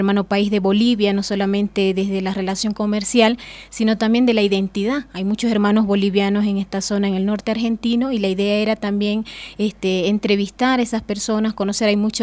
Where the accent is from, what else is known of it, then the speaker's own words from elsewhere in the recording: Venezuela; yo soy venezolana, pero soy indígena wayú, hablo un idioma indígena que es el wayú naiki.